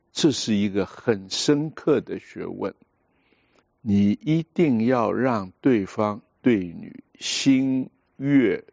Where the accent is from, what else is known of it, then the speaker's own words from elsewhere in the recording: Shanghai, China; also born or lived in United States; 我小时候在上海长大，